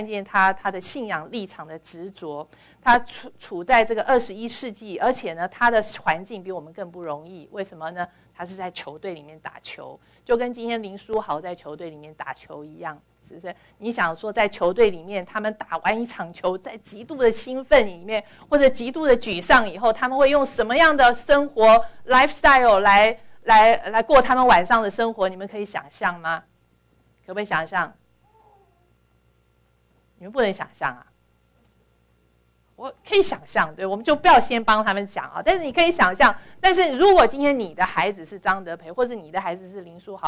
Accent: China; 我们中国人都非常的这个很喜欢他啊，

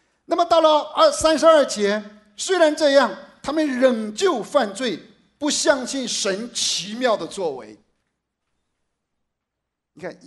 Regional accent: China; 我发现他们的胃和我们中国人的胃也是一样的。

